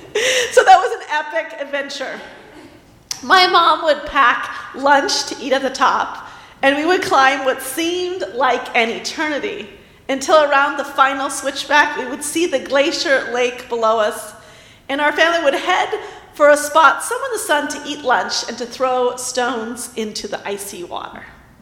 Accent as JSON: {"language": "English", "region": "Colorado", "country": "United States", "tie": "born or raised there", "said": "So many of you know that I am from Colorado and I'm the daughter of a geologist. My childhood was spent scrambling up mountains across Colorado with my family."}